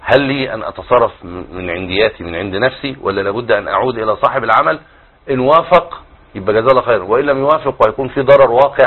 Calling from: Morocco; من المغرب

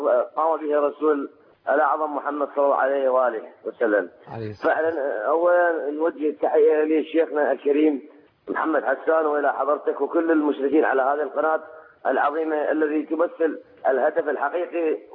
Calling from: Iraq; والله احنا من العراق

